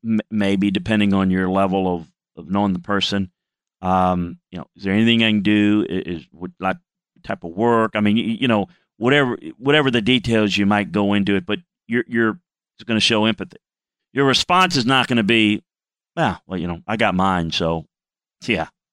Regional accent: Louisiana, United States; Look, I grew up in South Louisiana. We had two school systems in my little town.

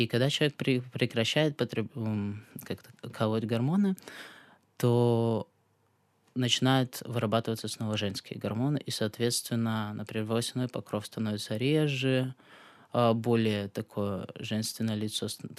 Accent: Siberia, Russia; now in Ukraine; Так, вы знаете, я вот из Сибири

